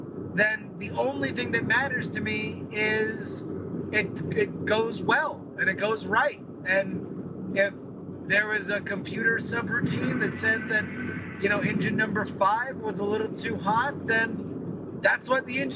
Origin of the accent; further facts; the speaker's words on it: Florida, United States; I've never seen, despite growing up in Florida, I've never seen a launch of any kind.